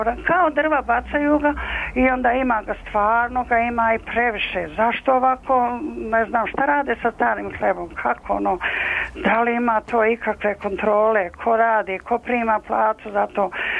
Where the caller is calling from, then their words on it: Belgrade, Serbia; Ja sam sa Vračara u Beogradu.